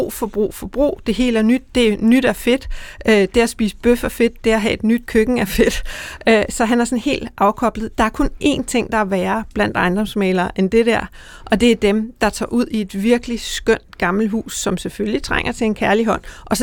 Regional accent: Tureby, Zealand, Denmark; Der, hvor jeg kommer fra, Turby, syd for Køge, der kan man komme til på 28 minutter nu.

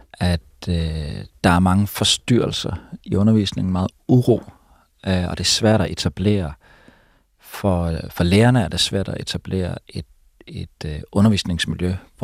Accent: Aarhus, Central Denmark Region, Denmark; Men jeg voksede op et stort, velfungerende, almennyttigt boligområde i en aarhusiansk forstad.

